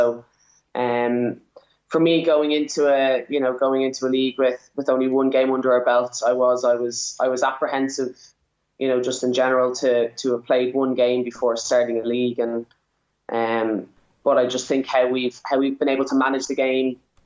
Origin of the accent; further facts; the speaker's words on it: Ireland; we're Irish, we can play wherever we want